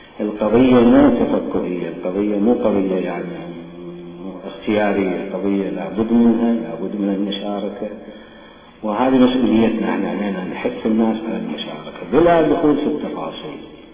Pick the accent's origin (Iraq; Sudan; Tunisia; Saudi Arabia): Iraq; مهمة ومصيرية بالنسبة لنا كعراقيين نعيش في هذا البلد